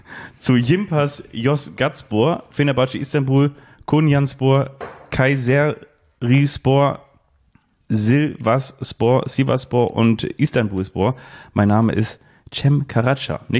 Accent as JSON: {"language": "German", "town": "Bochum", "region": "North Rhine-Westphalia", "country": "Germany", "tie": "born there", "said": "sondern ich bin auch in Bochum geboren, und zwar am 2. März 1990."}